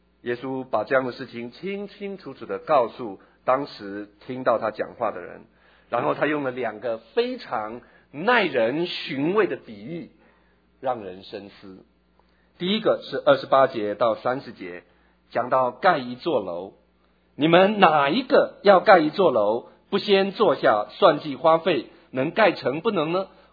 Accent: Taiwan; 我从小在台湾长大

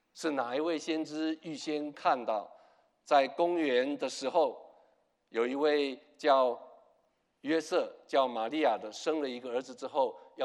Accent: Taiwan; born there; 所以在我的意识里面，在我的意识里面，我是生在台湾的，因为革命尚未成功。

